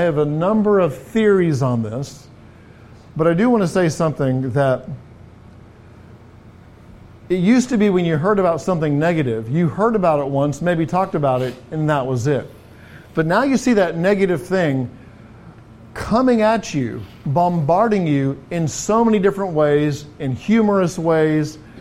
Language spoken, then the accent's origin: English; England, United Kingdom; now in United States; I grew up in England under Maggie Thatcher.